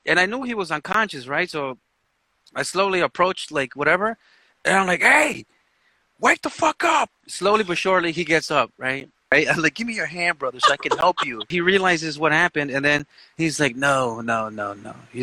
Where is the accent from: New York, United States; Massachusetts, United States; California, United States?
New York, United States; Brooklyn; Brooklyn. Day, every day. I wasn't born here, but I was raised out here in them streets, you know? Before it got super gentrified.